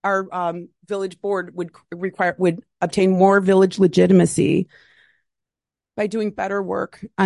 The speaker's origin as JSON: {"language": "English", "town": "River Forest", "region": "Illinois", "country": "United States", "tie": "born or raised there", "said": "I'm born and raised in River Forest and moved away for a few years."}